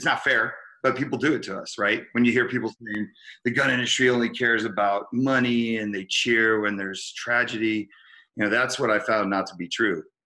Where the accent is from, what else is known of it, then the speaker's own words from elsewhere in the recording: New Jersey, United States; also born or lived in San Francisco; growing up the way I did, growing up in Jersey and growing up in San Francisco, growing up with a single mom, growing up in so many different multicultural neighborhoods